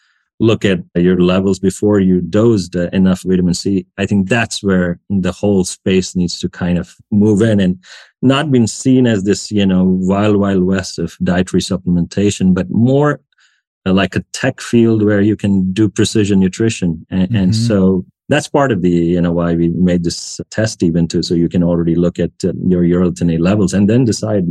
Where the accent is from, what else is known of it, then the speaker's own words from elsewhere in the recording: India; That's part of, I guess, my growing up in India kind of culture